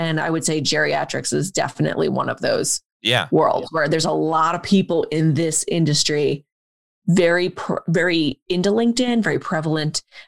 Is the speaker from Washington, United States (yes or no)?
no; New Jersey, United States; If I was, I'd probably actually be an Eagles fan because I grew up outside of Philly in New Jersey.